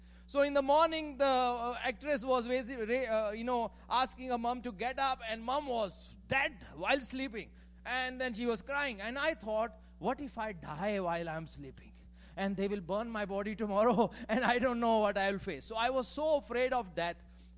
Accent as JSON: {"language": "English", "region": "Punjab", "country": "India", "said": "So I'm from a place called, a state called Punjab. I'm from India, and it's our, I think, fifth visit to U.S."}